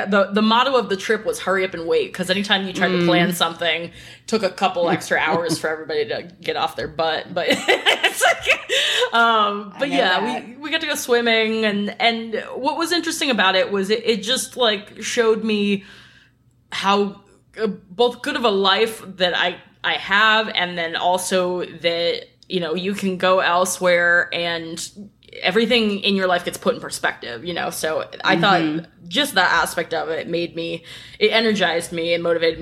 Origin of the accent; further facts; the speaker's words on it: Cape Cod, Massachusetts, United States; my parents, we're from Cape Cod, Massachusetts, and we usually just traveled around New England.